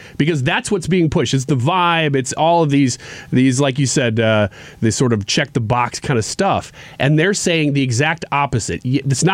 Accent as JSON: {"language": "English", "region": "Midwest", "country": "United States", "said": "he's got me locked up as a Midwesterner."}